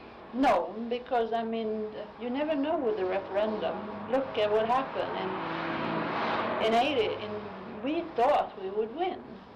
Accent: Uppsala, Uppsala County, Sweden; English is a second language; I am from Uppsala, and they started drilling in October, in one of the suburbs.

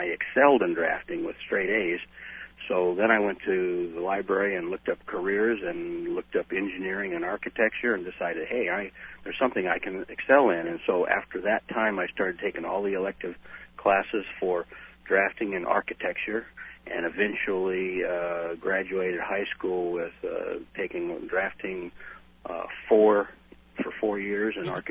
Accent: Riverside, California, United States; I was raised by a single-parent mother, my half-brother and I, and a sister, and raised by a single parent with not too much education. I was raised on the kind of a poor side of town.

